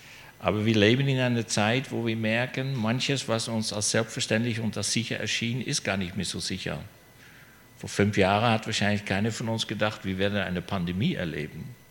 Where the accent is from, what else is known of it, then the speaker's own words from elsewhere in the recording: Netherlands; Ich bin Holländer